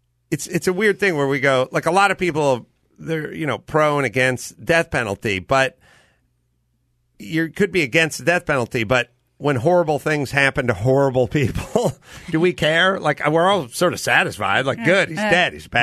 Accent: North Hollywood, California, United States; I grew up in North Hollywood.

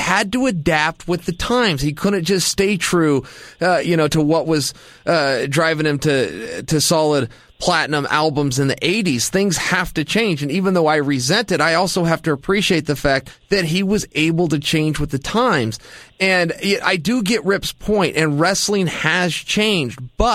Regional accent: Portland, Oregon, United States; Yeah, I grew up in Portland. We had a great scene.

